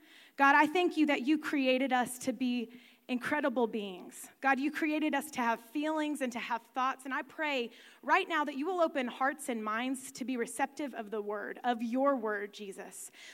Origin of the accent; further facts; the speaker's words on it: Rolla, Kansas, United States; I know that I have a couple of grannies in my town, my hometown of Rolla that has 400 people there.